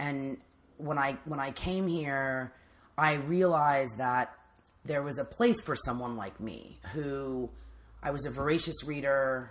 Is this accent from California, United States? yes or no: no; Washington, District of Columbia, United States; And it was like I'm from Washington, D.C.